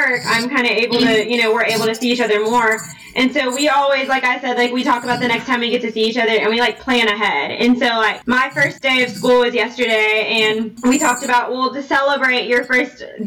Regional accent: Texas, United States; I'm from Texas, and they have these candles.

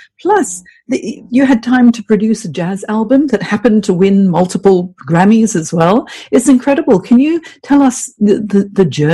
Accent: Hong Kong; also born or lived in Singapore / San Francisco, United States; now in Sydney, Australia; I'm from Hong Kong, and then I lived many years in Singapore and in San Francisco as well. But now I'm based in Sydney

